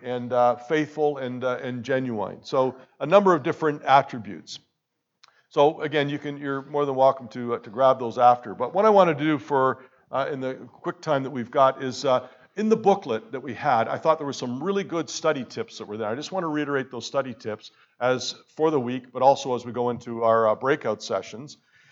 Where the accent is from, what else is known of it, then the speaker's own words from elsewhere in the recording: Hamilton, Ontario, Canada; We're from Hamilton.